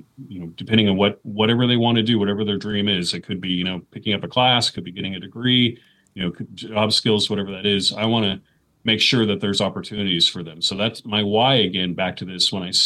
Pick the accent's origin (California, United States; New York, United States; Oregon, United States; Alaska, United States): Oregon, United States; Oregon City; I grew up here in Oregon City, where I'm actually the president now at Clackamas Community College for the last 7 years.